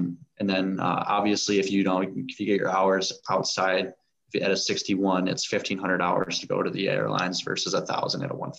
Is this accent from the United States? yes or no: yes; Chicago, Illinois, United States; I got it at a part 61 near an airport from my hometown in Chicago.